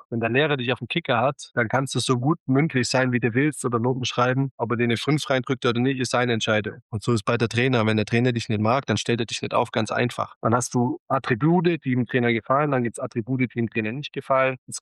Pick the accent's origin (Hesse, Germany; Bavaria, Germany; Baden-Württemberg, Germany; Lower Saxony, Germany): Baden-Württemberg, Germany; Ich bin Schwabe